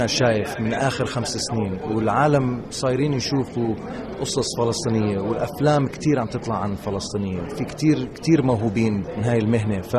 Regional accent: Kuwait; also born or lived in United States; أنا كفلسطيني. ويعني أول مرة إلي بفلسطين مع الفيلم، ولدت أنا بأمريكا بس ربيت بالكويت، بس الواحد يعني فلسطينه من قلبه من الداخل

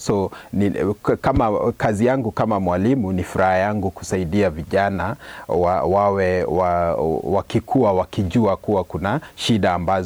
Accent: Kenya; now in China; So ukiwaambia nimetoka Kenya, wanafurahia, wanakukaribisha vizuri.

